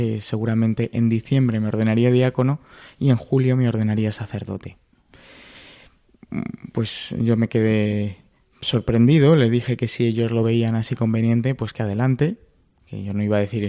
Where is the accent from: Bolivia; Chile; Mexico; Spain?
Spain; Madrid, Community of Madrid; Yo soy natural de Madrid.